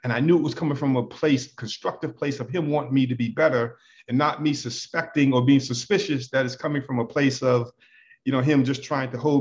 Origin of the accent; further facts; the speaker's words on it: Boston, Massachusetts, United States; moved away as an adult; also born or lived in upstate New York; when I moved to upstate New York from Boston, that's when I first left Boston.